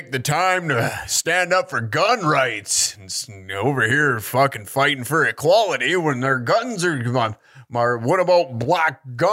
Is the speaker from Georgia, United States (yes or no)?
no; Santa Monica, California, United States; Santa Monica.